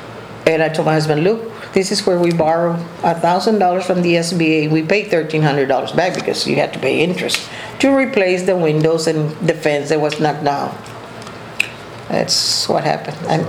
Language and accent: English; San Benito, Texas, United States; born there; also born or lived in Corpus Christi; I know I was born in San Benito, and then we went to Stanford. But for some reason or another, we came back to San Benito, and then from there, my dad decided to come to Corpus in 1953.